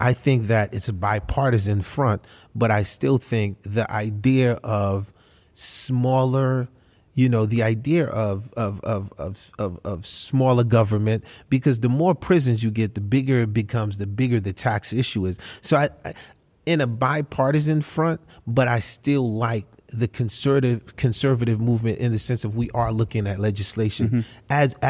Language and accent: English; Haiti; now in United States; I mean, I came from Haiti. I have family that have died on the Cuban waters trying to come over to Miami and have not made it, right?